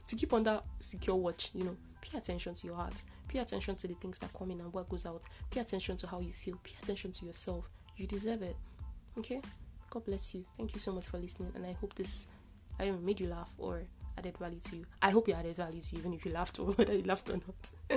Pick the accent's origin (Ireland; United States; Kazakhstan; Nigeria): Nigeria; I'm Nigerian, so I know what I'm talking about. I'm not trying to shade my people